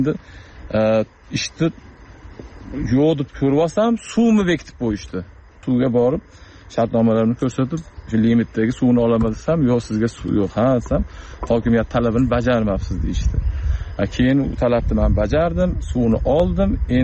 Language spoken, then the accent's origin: Uzbek; Namangan Region, Uzbekistan; born there; moved away; Men Namangan viloyat tumanida tug'ilganman o'zim. 2019 yildan Qashqadaryo viloyatiga kelib, tadbirkorlik bilan shug'ullanaman, dehqonchilik tadbirkorlik bilan.